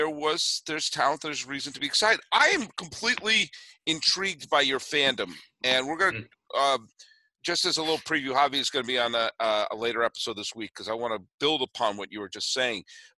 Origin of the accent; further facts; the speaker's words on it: New England, United States; also born or lived in California; during the 70s and 80s growing up in New England, there were not many games that were available on TV.